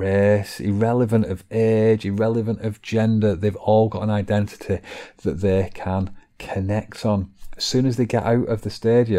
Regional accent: Chorley, North West England, United Kingdom; I am a parent, I am from Chorley

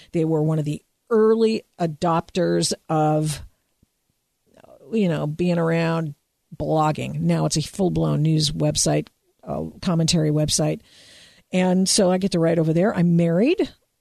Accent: Portland, Oregon, United States; I'm a PNW girl, UW grad. I grew up in Portland.

